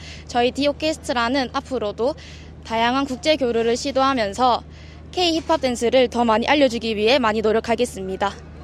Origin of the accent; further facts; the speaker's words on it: South Korea; 저희가 다 각자 한국에서 왔지만